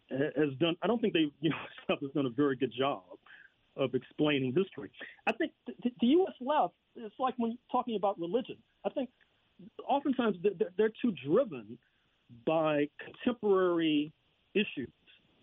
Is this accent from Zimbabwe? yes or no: yes; Zimbabwe; accent: Rhodesian; It's my pleasure, to use my Rhodesian accent.